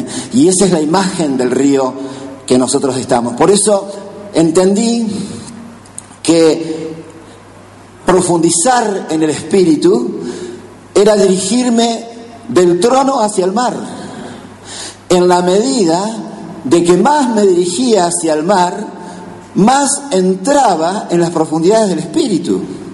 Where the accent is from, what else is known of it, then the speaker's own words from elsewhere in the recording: Patagonia, Argentina; yo soy patagónico también